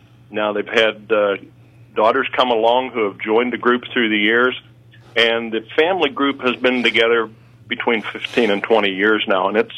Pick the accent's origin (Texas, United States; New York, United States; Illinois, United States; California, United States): Texas, United States; Keppel Corners; I am born and raised in the Keppel Corners area. I went to Carnes City High School, graduated in 1970.